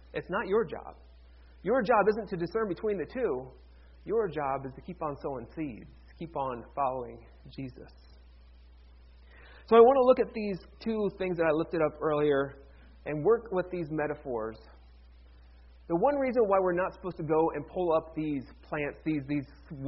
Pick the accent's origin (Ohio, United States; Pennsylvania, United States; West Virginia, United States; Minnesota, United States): Ohio, United States; Cleveland; my hometown Cleveland Browns, who finished last in the league last year